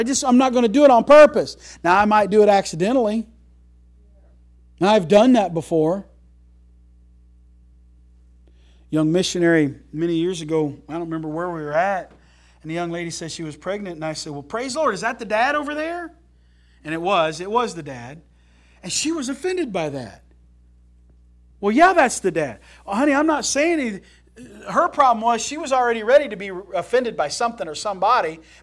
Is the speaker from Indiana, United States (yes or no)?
yes; Terre Haute, Indiana, United States; I said, I'm from Terre Haute.